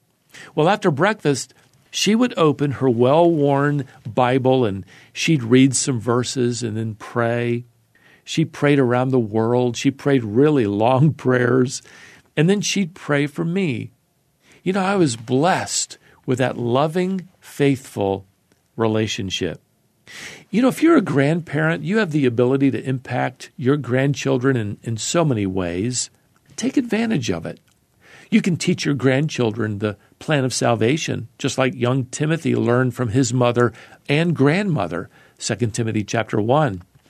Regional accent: Norfolk, Virginia, United States; My grandmother, on my mother's side, lived in my hometown of Norfolk, Virginia.

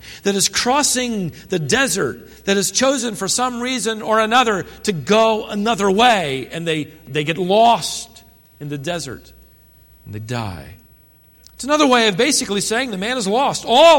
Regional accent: Minnesota, United States; born there; My grandpa's from Minnesota. I was born in Minnesota.

